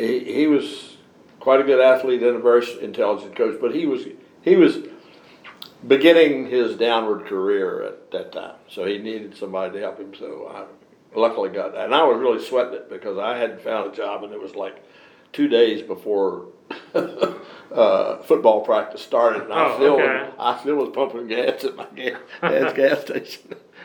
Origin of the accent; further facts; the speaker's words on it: Strasburg, Virginia, United States; Over in Strasburg, over in the valley.